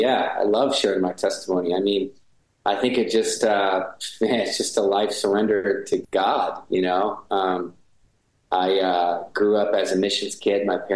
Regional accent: Montana, United States; I grew up in Montana, so I, you know, Canada was like almost a second home nation to me.

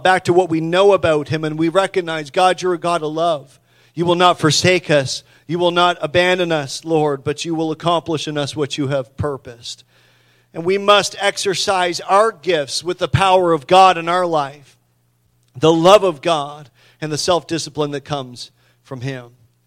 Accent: Hatfield Point, New Brunswick, Canada; When I was growing up in Hatfield Point, we used to have candlelight services.

